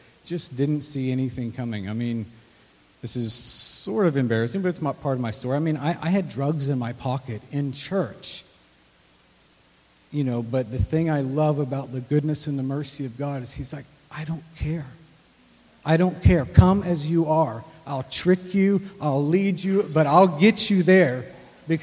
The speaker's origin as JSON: {"language": "English", "region": "Texas", "country": "United States", "tie": "born or raised there", "moved": "as an adult", "lives_now": "Kansas City, United States", "said": "I've been in Kansas City for the last 19 years. I moved up as a 21-year-old from born and raised in Texas."}